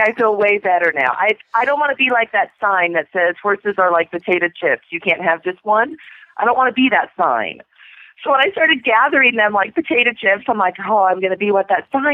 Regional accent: Aurora, Colorado, United States; from Aurora, Colorado

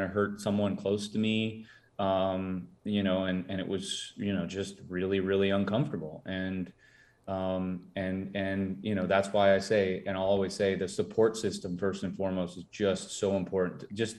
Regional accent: Minnesota, United States; Like I'm from Minnesota. I'm Minnesota nice.

